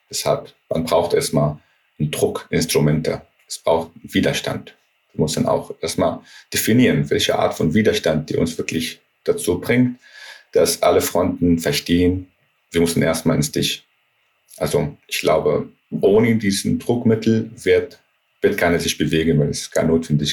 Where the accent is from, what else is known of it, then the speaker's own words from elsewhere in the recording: Palestine; German is a second language; ich bin Palästinenser und ich habe so eine tiefe Verbindung zu meiner Identität als Palästinenser